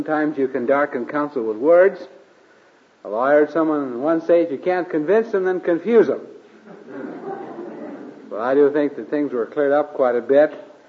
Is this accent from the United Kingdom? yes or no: no; Iowa, United States; I grew up and out in Iowa, in the corn state. You can probably tell I'm corn-fed. Grew up on a farm out there.